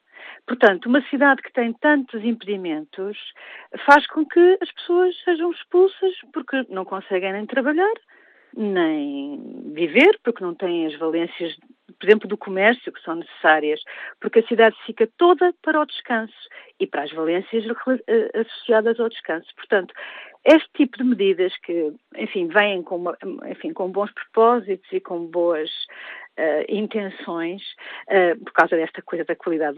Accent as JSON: {"language": "Portuguese", "region": "Lisbon", "country": "Portugal", "said": "sou lisboeta da terceira geração, vivo no centro de Lisboa"}